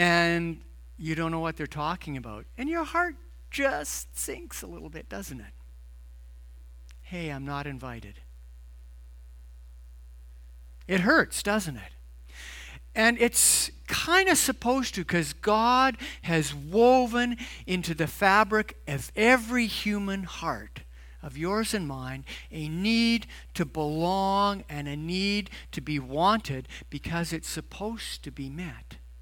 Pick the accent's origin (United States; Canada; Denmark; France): Canada; Edmonton, Alberta; Growing up in Edmonton, Valentine's Day was a huge deal.